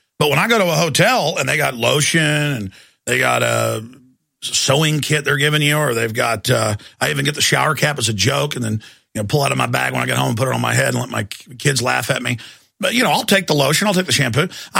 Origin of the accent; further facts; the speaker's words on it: Dallas, Texas, United States; Folks, I grew up in Dallas where the police, all of them, because I wasn't into drugs, but Drugs were rampant in the 80s.